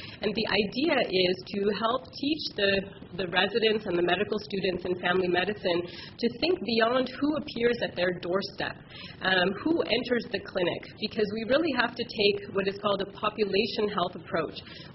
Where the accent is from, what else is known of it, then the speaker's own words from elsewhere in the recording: Montreal, Quebec, Canada; I grew up in LaSalle, so low-income Montreal, and I went to public schools throughout my education, elementary school and high school.